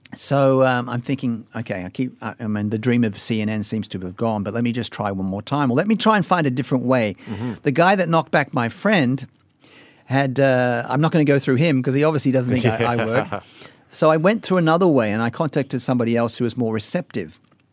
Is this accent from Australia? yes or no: yes; Australia; when I was growing up in Australia.